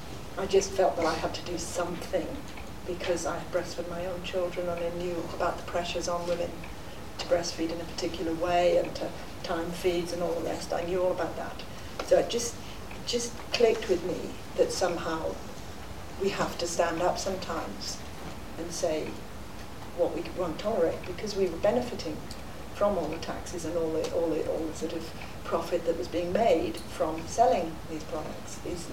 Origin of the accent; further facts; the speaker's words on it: Wales, United Kingdom; born there; Certainly, I was born in Wales.